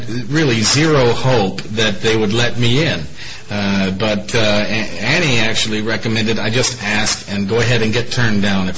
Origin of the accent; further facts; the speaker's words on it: Georgia, United States; also born or lived in Landstuhl, Germany; And grew up moving really all over the states, but mainly stayed in Georgia.